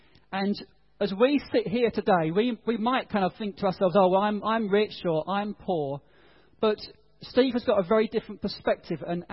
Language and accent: English; United Kingdom; I'm British, you know.